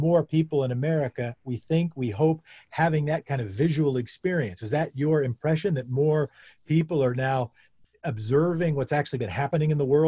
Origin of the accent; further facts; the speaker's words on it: South Pasadena, California, United States; also born or lived in Portland, Oregon; I remember when I grew up in South Pasadena and Portland, Oregon, and both pretty white places